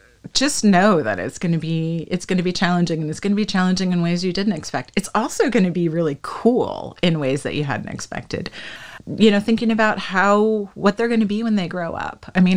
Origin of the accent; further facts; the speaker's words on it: Seattle, Washington, United States; moved away as an adult; So I moved in 2016. My husband was an Amazonian, so we're from Seattle.